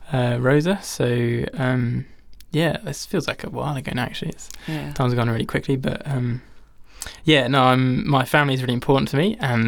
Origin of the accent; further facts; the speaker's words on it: England, United Kingdom; now in Australia; As people could probably tell by my accent already, I am English. I migrated, or I just did the Australian thing